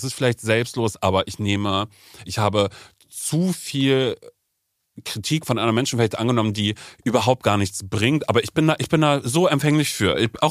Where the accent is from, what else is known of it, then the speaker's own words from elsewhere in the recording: North Rhine-Westphalia, Germany; now in Berlin, Germany; was ist jetzt meine Heimat? Ist es nicht Nordrhein-Westfalen? Ist es nicht Budersdorf?